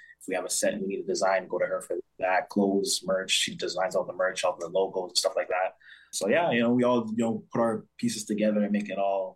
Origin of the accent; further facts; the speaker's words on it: Mississauga, Ontario, Canada; I was born and raised in Mississauga, as it's stated.